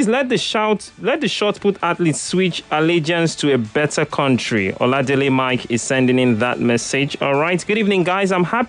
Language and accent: English; Apapa, Lagos, Nigeria; from Apapa.